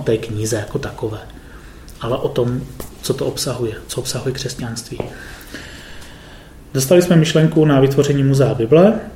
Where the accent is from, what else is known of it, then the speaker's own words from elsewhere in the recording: Moravian-Silesian Region, Czechia; Pocházím z Moravskoslezského kraje